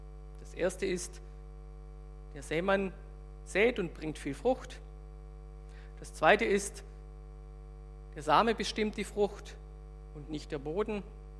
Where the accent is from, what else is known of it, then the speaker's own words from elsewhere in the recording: Baden-Württemberg, Germany; wo ich herkomme, auf der Schwäbischen Alb, heißt viel Steine gab es und wenig Brot.